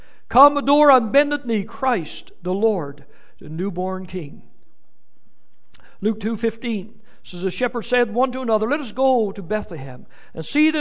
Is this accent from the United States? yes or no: no; Newfoundland and Labrador, Canada; I'm from Newfoundland. What do you expect?